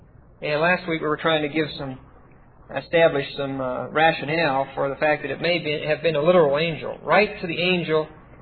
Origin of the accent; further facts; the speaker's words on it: Pennsylvania, United States; Since Pennsylvania, my home state, was settled by William Penn and by Quakers